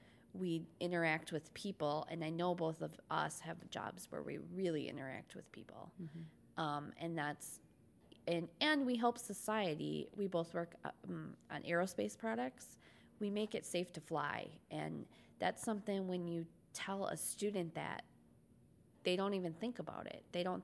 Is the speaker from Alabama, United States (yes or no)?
no; Minneapolis, Minnesota, United States; I'm from Minneapolis. I went to a large high school.